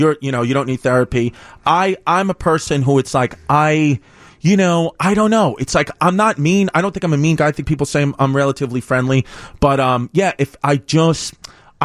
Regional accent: New York, United States; listen, I'm from New York.

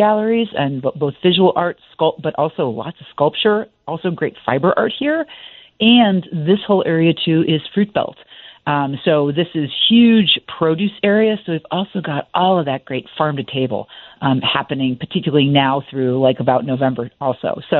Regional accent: Illinois, United States; I grew up in the Chicago suburbs, literally listening, watching WGN.

